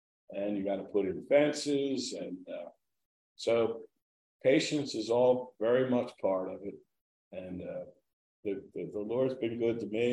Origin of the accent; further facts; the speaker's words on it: Absecon, New Jersey, United States; we grew up in Absecon, and we decided to buy a house in Absecon